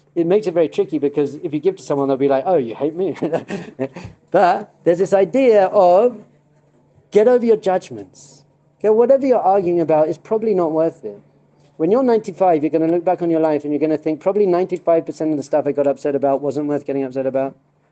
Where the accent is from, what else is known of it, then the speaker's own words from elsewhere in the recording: London, United Kingdom; And I give this example that I'm from London.